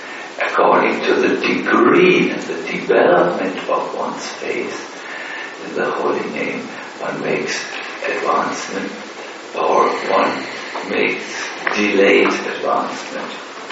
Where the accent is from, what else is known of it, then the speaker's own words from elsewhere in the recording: Germany; because I'm from Germany